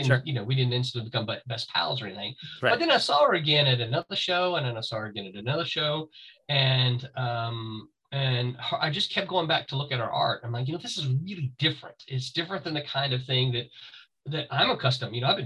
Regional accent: Mississippi, United States; Now, so I'm from Mississippi and, so I don't get too worked up about it.

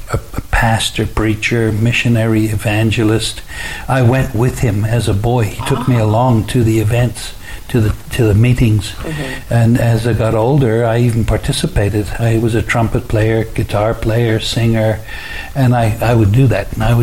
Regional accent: Zambia; also born or lived in Zimbabwe / South Africa; Well, I was born in Zimbabwe, which was southern Rhodesia. Moved to South Africa as a young boy, where dad did that printing stuff. And then we were asked to go back to Zambia, northern Rhodesia at the time.

